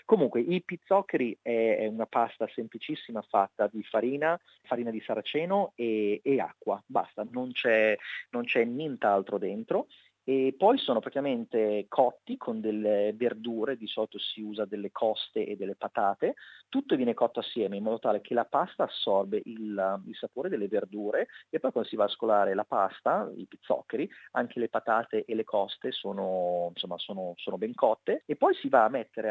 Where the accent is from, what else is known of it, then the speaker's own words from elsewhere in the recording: Milan, Lombardy, Italy; io sono lombardo al 110%, sono di Milano